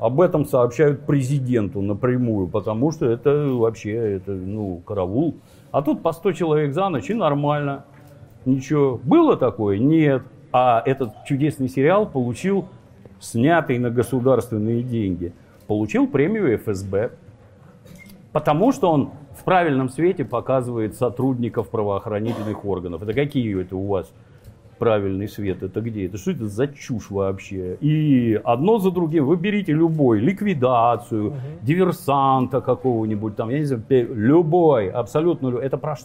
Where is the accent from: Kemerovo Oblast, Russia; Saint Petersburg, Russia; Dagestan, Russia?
Saint Petersburg, Russia; я из Питера